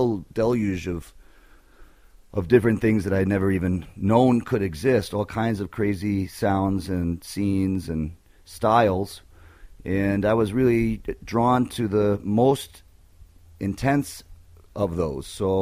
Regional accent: Ann Arbor, Michigan, United States; It's in southeast Michigan, about, like half hour outside of Detroit. It's where the University of Michigan is based.

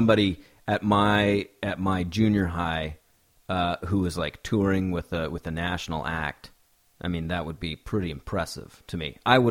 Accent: Washington, United States; I didn't grow up here in the city. I grew up over on the Kitsap Peninsula.

